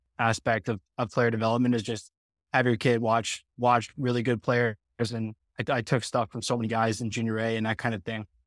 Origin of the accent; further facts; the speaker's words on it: Calgary, Alberta, Canada; also born or lived in Singapore; So I was born in 98 in Singapore. We ended up moving back to Calgary in 99.